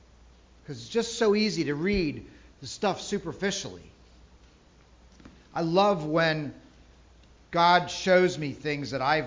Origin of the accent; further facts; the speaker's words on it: United States; You know, I'm an American. I live in this country. Everything I know is about this country.